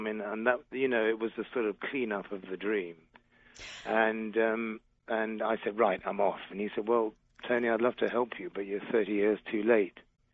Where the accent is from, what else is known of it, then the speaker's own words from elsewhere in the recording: London, United Kingdom; as a child, you know, growing up in North London